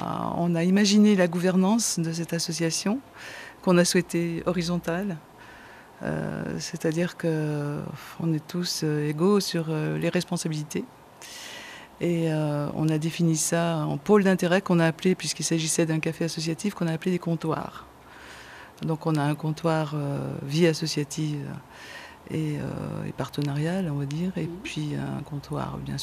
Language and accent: French; Cuiseaux, Bourgogne-Franche-Comté, France; Enfin, je suis de Cuiseaux